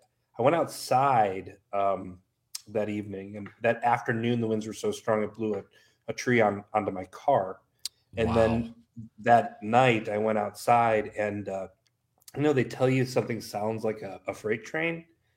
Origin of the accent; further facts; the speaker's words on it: Milwaukee, Wisconsin, United States; also born or lived in Brookfield; First of all, I love the Midwest. I grew up in Milwaukee and Brookfield.